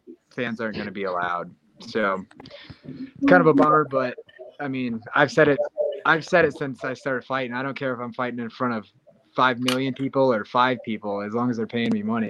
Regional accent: Iowa, United States; Yeah, I grew up in Iowa and wrestled my whole life

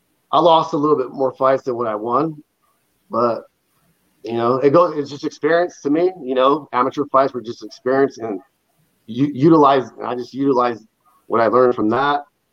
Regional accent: California, United States; now in Idaho Falls, United States; I'm from California, but I live in Idaho, Idaho Falls.

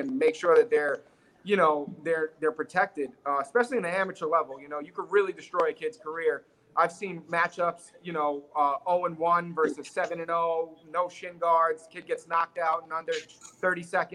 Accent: Queens, New York, United States; I'm from Queens.

